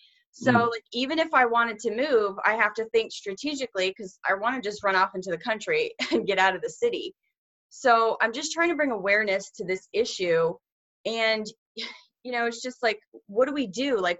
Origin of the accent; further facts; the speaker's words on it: Tampa, Florida, United States; And he just happens to be in my hometown of Tampa Bay.